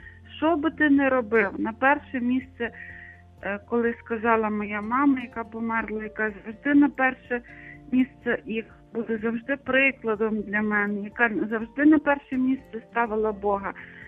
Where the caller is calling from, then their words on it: Lviv Oblast, Ukraine; Я з Львівської області.